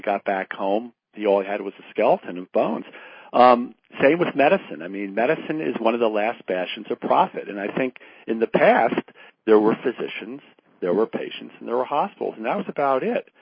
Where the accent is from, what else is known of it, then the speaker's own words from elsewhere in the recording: Connecticut, United States; I come from Pfizer country, and our town is close to Groton, Connecticut